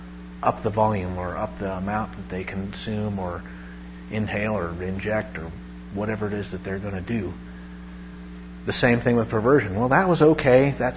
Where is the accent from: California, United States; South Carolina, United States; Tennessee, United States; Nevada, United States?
Nevada, United States; One thing that, you know, growing up in Nevada taught me, because we had prostitution